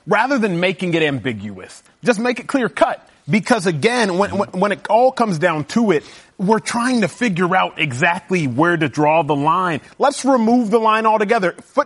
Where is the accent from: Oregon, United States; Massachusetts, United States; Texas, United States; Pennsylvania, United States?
Texas, United States; Dallas; But I'm from Austin. I'm from Dallas, rather, so I had to make the decision.